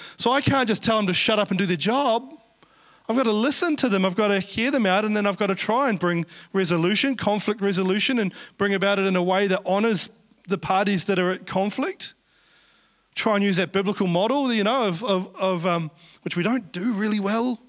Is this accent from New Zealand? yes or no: yes; Taranaki, New Zealand; I come from Taranaki, by the way, so we'd gone to Tauranga.